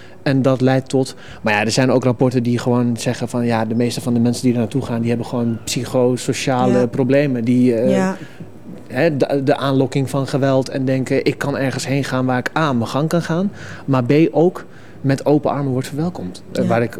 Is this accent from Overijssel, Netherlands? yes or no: no; Zutphen, Gelderland, Netherlands; Omdat ik gewoon geboren en getogen in Zutphen ben.